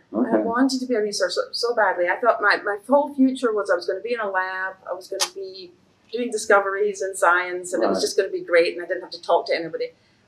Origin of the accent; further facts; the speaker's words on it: Scotland, United Kingdom; also born or lived in Paisley; I was born in Scotland in a place called Paisley.